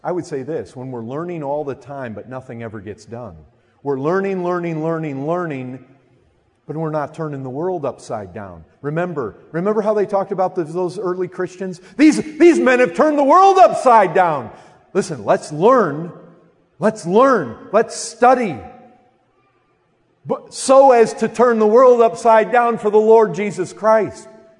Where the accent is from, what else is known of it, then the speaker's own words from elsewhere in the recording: Michigan, United States; now in Texas, United States; since I've lived in Texas, I haven't fished once, but when I grew up in Michigan, I fished a lot of lakes.